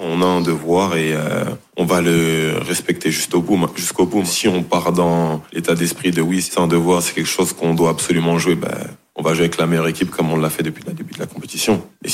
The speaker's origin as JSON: {"language": "French", "country": "France", "said": "je pense qu'on a un devoir en tant que Français"}